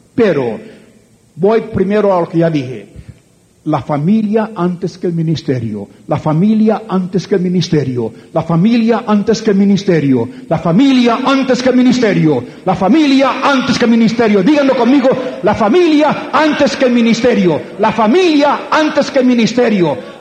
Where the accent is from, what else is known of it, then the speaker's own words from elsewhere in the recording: Puerto Rico; nací y me crié en Puerto Rico.